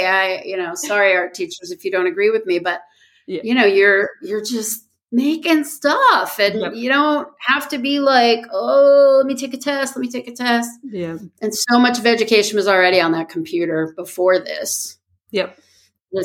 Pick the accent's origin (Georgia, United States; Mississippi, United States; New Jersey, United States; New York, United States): New York, United States; growing up near New York City, you would go to the Met to see something infamous.